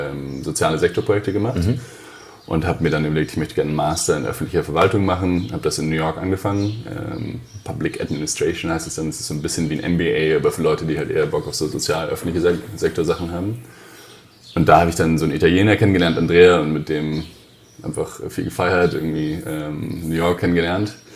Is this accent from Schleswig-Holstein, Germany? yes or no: no; Hesse, Germany; Aber ich bin einfach ganz normal aufgewachsen in der Nähe von Frankfurt in Hesse.